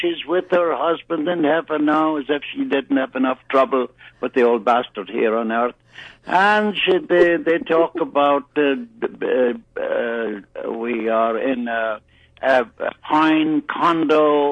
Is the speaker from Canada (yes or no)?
no; Ireland; also born or lived in Brooklyn, United States; now in United States; I'm of Irish extraction. I was born in Brooklyn, but raised in Ireland due to a set of circumstances that were somewhat fatal.